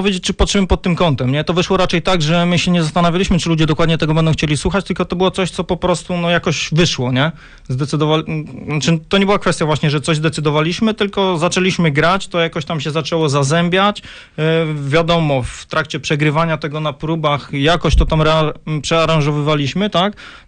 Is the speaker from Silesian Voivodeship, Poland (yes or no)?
no; Jasień, Lubusz Voivodeship, Poland; now in Poznań, Poland; W większości pochodzimy z Lubuskiego. Tak jak pisałem, 3/4 składu pochodzi z Lubuskiego. Ja jestem z Jasienia